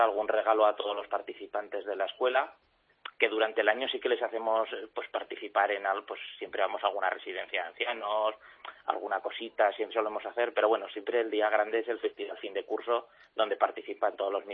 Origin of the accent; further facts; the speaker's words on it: Zaragoza, Aragon, Spain; nosotros como somos de Zaragoza, pues obviamente enseñamos la jota aragonesa